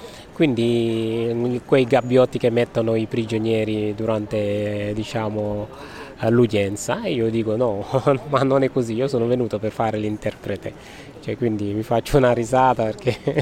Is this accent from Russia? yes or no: no; Senegal; now in Italy; la cultura senegalese, perché provengo da lì, e in parte la cultura italiana perché vivo da 25 anni in questo paese